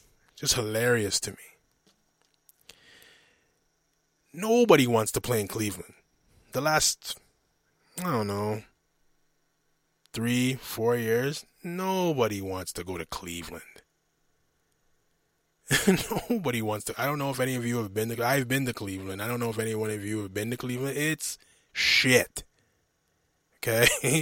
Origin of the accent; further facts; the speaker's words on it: Canada; And listen, I'm a Canadian. I support anything that comes out of Toronto, out of Mississauga, GTA, whatever. I'm a Canadian.